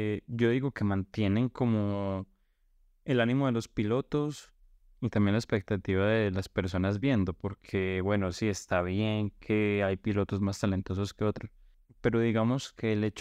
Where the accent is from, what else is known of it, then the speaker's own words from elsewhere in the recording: Colombia; Incluso nosotros como colombianos lo vivimos